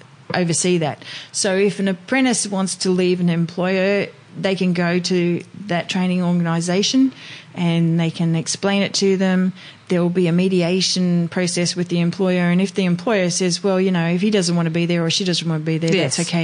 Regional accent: Queensland, Australia; I'm from Queensland.

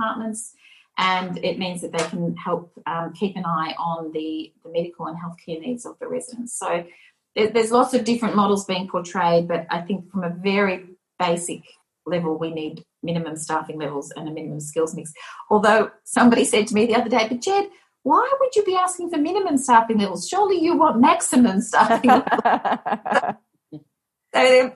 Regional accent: Victoria, Australia; I am from Victoria

